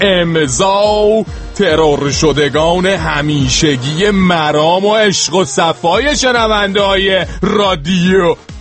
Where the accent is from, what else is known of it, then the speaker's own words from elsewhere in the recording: Iran; ما ایرانیم